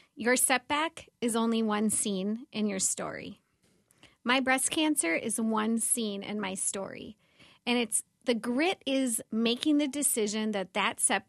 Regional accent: Minnesota, United States; accent: Minnesota; One thing they loved about me, which is so annoying, was my Minnesota accent.

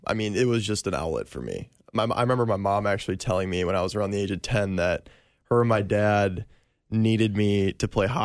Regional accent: Osceola, Wisconsin, United States; Well, I grew up in Osceola, Wisconsin, just a little town across the border there.

